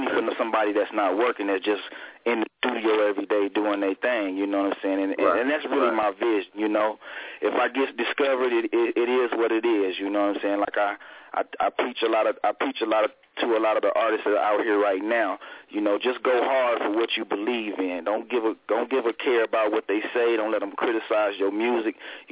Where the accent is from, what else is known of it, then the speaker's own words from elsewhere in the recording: Dayton, Ohio, United States; born there; I was born in Dayton, Ohio.